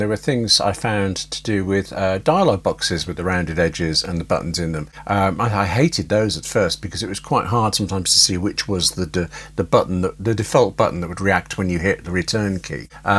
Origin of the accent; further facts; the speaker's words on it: United Kingdom; I mean, I'm British. I'm in Britain.